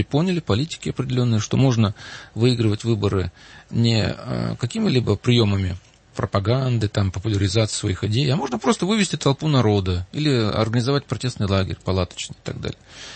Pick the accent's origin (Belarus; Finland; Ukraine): Ukraine; Kyiv; now in Moscow, Russia; я сам оттуда, я киевлянин, сейчас живу здесь в России, в Москве, но для меня всегда Украина была родиной, и Киев останется родным городом.